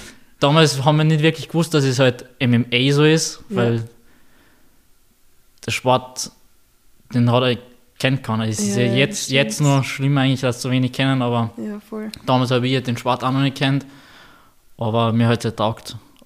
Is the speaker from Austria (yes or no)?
yes; Bischofshofen, Salzburg, Austria; Ich bin in Bischofshofen aufgewachsen, also ein bisschen außerhalb, mehr am Land.